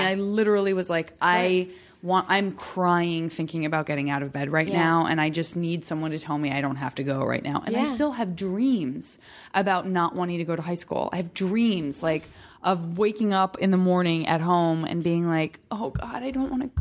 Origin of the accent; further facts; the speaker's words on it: Idaho, United States; Like, listen, I'm from Idaho